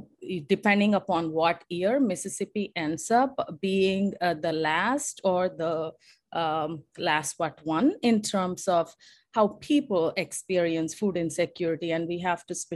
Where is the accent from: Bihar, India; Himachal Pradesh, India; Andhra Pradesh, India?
Andhra Pradesh, India; Guntur; moved away as an adult; I just felt a very strong urge in my body and spirit to just leave Guntur, my hometown.